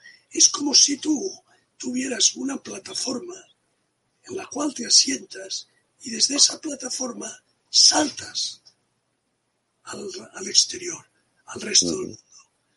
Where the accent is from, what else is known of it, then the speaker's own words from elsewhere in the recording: Catalonia, Spain; Que somos catalanes y españoles.